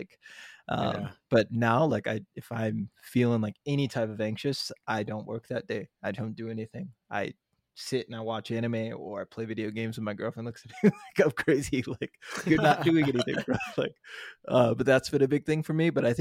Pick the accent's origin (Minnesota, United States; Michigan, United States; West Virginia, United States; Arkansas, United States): Minnesota, United States; Like I grew up in Minnesota, so I like skied and snowboarded a little bit, but never like real.